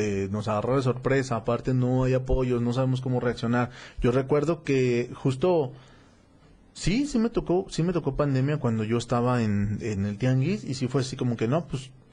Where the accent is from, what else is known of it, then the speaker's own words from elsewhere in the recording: Tonalá, Jalisco, Mexico; yo nací, crecí en Loma Dorada, Barrio Nuevo